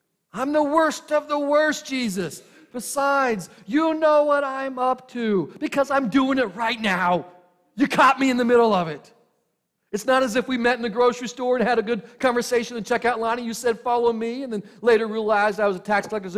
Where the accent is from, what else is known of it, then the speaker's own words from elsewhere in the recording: Oklahoma, United States; this is more like the toll roads you find all over my home state in Oklahoma.